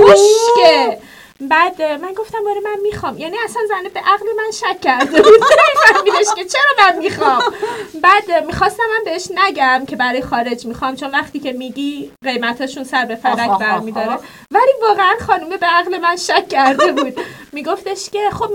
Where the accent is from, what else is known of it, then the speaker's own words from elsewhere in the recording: Rasht, Gilan, Iran; حالا تو که میدونی من شمالی هستم، رشتی هستم،